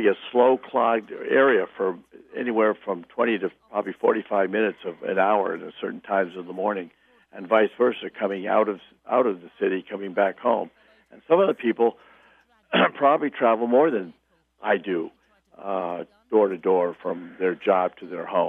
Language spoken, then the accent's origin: English; United States; Europeans don't necessarily drive the same distances on a daily basis that some of us Americans do?